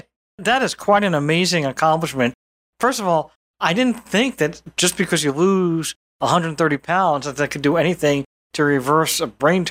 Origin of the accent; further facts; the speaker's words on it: New York, United States; I'm a New Yorker. I have a lot of sarcasm in me.